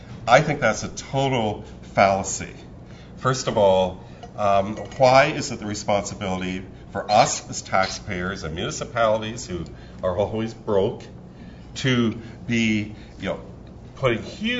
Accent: Canada; I have to let people know I'm from Canada, so any biases that pop out there.

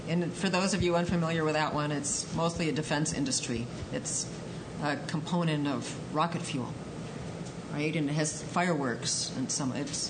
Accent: California, United States; And we're from Southern California, so we hear more about it, I think, than most of the public does.

